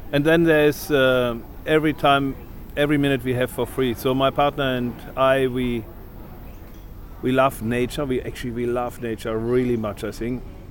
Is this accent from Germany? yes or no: yes; Lower Saxony, Germany; English is a second language; I grew up in West Germany, on the east border, in near Helmstedt, Braunschweig, this area. And I'm one of five kids out of a socially very low family in these times.